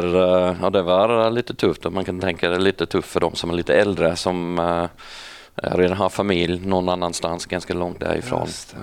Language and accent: Swedish; Lithgow, New South Wales, Australia; Swedish is a second language; Men jag kommer från en stad som heter Lithgow och den ligger 16 mil västerut